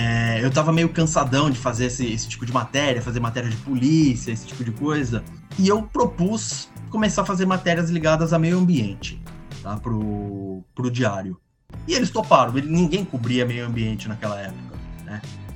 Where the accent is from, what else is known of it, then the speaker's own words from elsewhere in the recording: São Paulo, Brazil; Eu sou da cidade de São Paulo